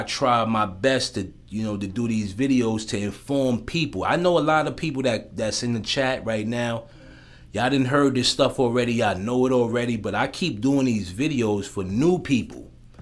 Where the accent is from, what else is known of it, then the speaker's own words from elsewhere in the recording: Queens, New York, United States; I'm from South Jamaica, Queens. Rockaway 140th, 155, God Brewer, the North Conduit, Kennedy Plaza. That's where I'm from. Type in Kennedy Plaza. I grew up in them buildings.